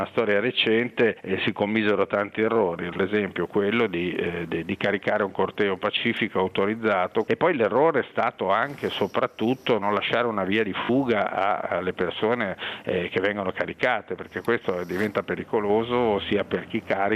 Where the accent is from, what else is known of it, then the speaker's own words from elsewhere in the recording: Liguria, Italy; è una città che io da ligure quasi non riconoscevo.